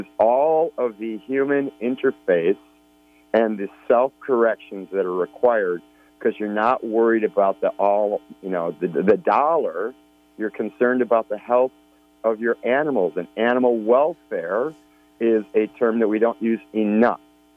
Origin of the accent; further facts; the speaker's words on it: Midwest, United States; I was raised in the Midwest, and I worked on dairy farms.